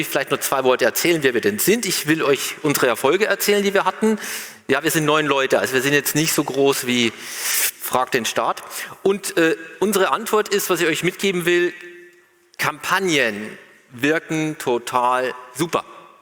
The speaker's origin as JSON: {"language": "German", "region": "Bavaria", "country": "Germany", "said": "Ich komme aus Bayern."}